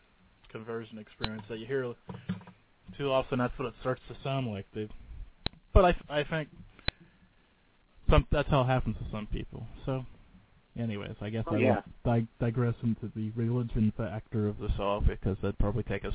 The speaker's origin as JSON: {"language": "English", "town": "Franklin", "region": "Pennsylvania", "country": "United States", "said": "I'm from Franklin. He's from Erie, so we're probably an hour and a half apart"}